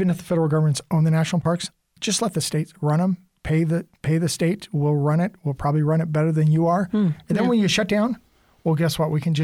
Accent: Portland, Oregon, United States; I will note, as listeners probably know, I grew up in Portland, Oregon.

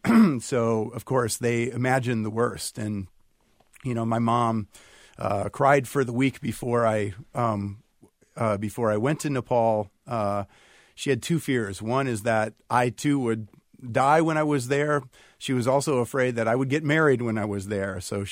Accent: Iowa, United States; anything I'd ever experienced from growing up in Iowa or going to college in Michigan

